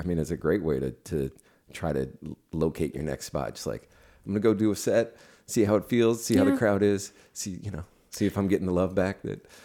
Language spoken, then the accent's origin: English; San Francisco, California, United States; we had even Japanese American people I grew up with in San Francisco one.